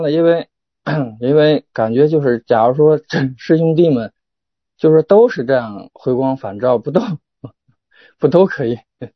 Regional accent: Tianjin, China; 因为我是天津的嘛，离北京比较近，

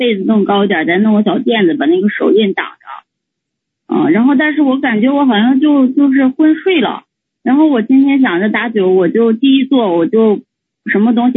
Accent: Yantai, Shandong, China; 就是我是烟台的

